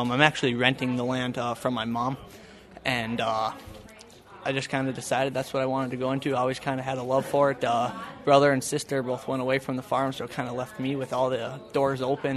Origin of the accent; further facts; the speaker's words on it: Carrington, North Dakota, United States; I'm from Carrington, North Dakota, part of the Carrington FFA chapter.